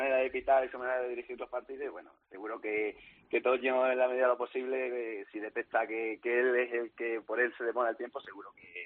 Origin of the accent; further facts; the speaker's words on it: Don Benito, Extremadura, Spain; Bueno, yo soy de Don Benito